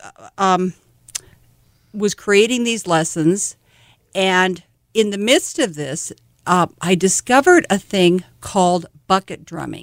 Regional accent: Mobridge, South Dakota, United States; I grew up in Mobridge.

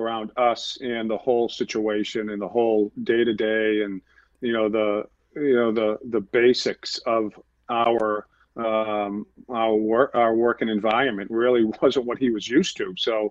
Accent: Boston, Massachusetts, United States; I grew up in Boston

